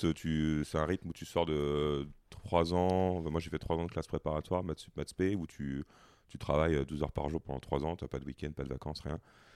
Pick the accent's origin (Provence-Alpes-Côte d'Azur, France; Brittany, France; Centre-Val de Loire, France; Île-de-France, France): Provence-Alpes-Côte d'Azur, France; Toulon; parce que je suis originaire de Toulon, donc qui est une grosse ville de rugby là-bas.